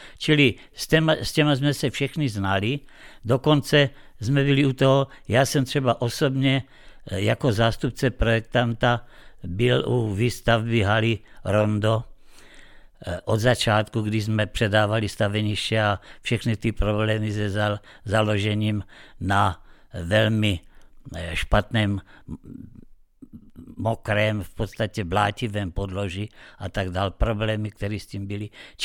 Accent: Prostějov, Olomouc Region, Czechia; born there; od mého rodného města Prostějova na jih, na východ a na západ

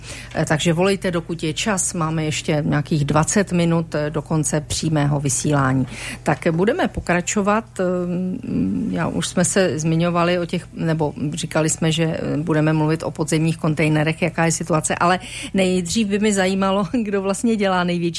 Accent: Polabí, Czechia; Kdybyste viděli u nás v Polabí, tam je moje tráva na zahrádce, to je seno na stojato.

